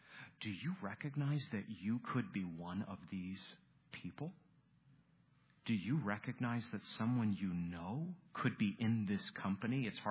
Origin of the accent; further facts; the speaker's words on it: Maine, United States; I grew up in Maine, spent a lot of time at the ocean, and you feel the wind shift.